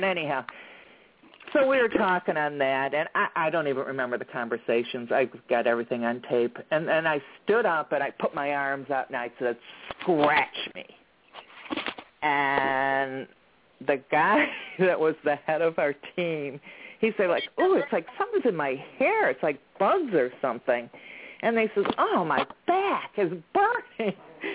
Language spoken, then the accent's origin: English; Chicago, Illinois, United States; I am from Chicago.